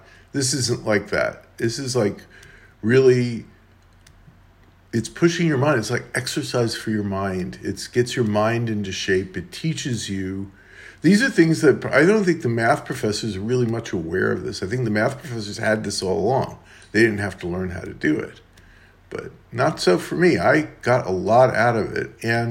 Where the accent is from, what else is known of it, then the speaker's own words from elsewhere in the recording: New York, United States; I didn't fit in New Orleans. I was from New York.